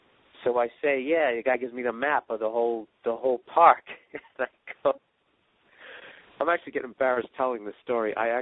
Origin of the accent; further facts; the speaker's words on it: East Coast, United States; And in defense of myself, I am from the East Coast.